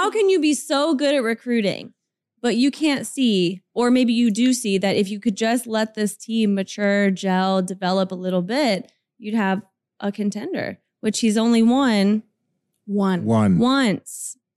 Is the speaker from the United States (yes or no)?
yes; Louisville, Kentucky, United States; Yeah, so I'm from Louisville, Kentucky, so I have a good deal of experience watching